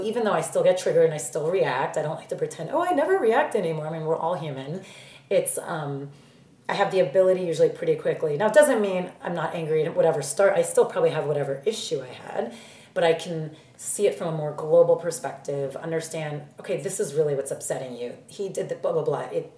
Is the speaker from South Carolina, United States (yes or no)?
no; New Jersey, United States; I'm from New Jersey.